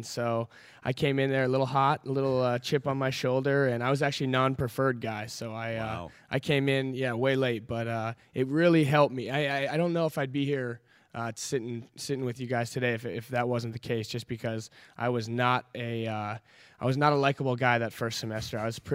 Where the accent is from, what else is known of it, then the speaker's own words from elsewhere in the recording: Montana, United States; I like to joke that growing up in Montana, you know, small town Montana too, we don't have a lot going on